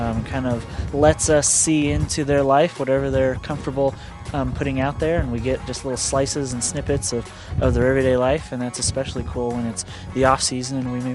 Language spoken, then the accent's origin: English; Missouri, United States; I don't know. I'm from Missouri.